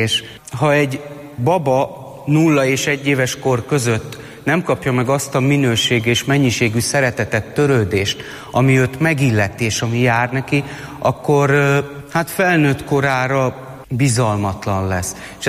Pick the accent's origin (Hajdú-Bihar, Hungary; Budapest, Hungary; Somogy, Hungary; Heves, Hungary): Budapest, Hungary; Én Kőbányán nőttem fel, a Pongrácz telepen. Egy 5 gyermekes cigány családnak a legidősebb tagja vagyok.